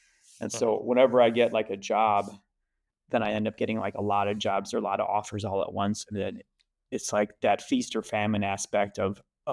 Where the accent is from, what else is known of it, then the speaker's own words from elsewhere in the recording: United States; moved away as an adult; now in Germany; So we live in Germany. We're obviously from the States, but we love it here a lot.